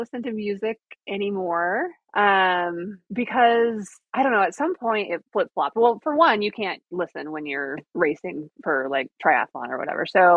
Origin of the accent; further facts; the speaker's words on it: Michigan, United States; Well, and I grew up in Michigan, so it's not like I don't know what humidity is.